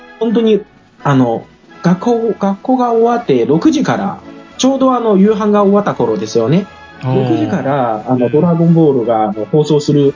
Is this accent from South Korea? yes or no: no; China; Japanese is a second language; 私が出身したのはもう中国の内陸なので、もう、18歳までは海が見たことがなかったんですね。